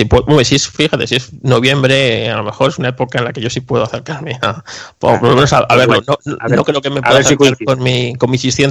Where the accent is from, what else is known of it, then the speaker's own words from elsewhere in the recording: Aragon, Spain; Entonces Alcañiz pues para mí es como parte de mi tierra.